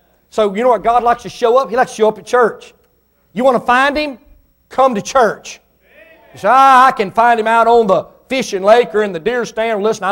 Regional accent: Mississippi, United States; born there; I wasn't real smart. I was born in Mississippi.

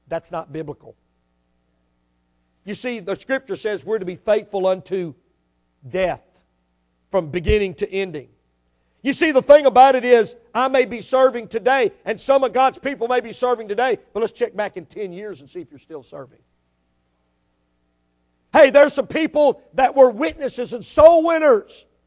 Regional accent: Jackson, Mississippi, United States; also born or lived in Greenville; When I was a junior in high school, we moved from Jackson, Mississippi, up to Greenville, Mississippi, right on the Mississippi River.

